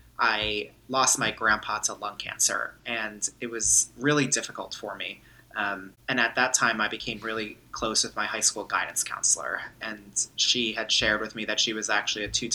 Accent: New Jersey, United States; I grew up with my mom, my dad, a sister, and a dog in New Jersey, right outside of New

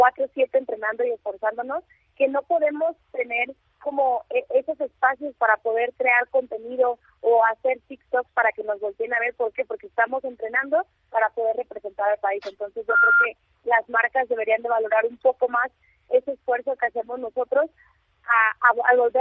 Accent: Mexico; somos mexicanos

